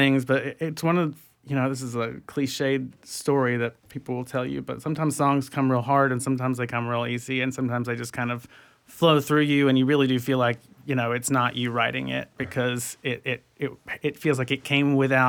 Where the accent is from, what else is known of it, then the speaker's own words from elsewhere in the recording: Florida, United States; the guys I grew up with down in Wakulla County, which is a rural area, very, very country.